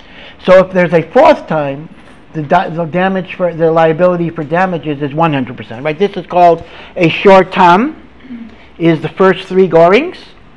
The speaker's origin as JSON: {"language": "English", "town": "Hartford", "region": "Connecticut", "country": "United States", "tie": "born or raised there", "said": "I grew up in Hartford, Connecticut, and Rav Moshe Feinstein used to come to Hartford every for 2 weeks in the summer."}